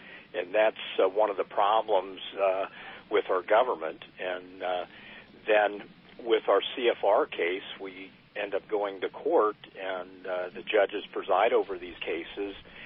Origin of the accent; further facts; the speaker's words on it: Sarasota, Florida, United States; I grew up in Sarasota, Florida. Went into the United States Air Force.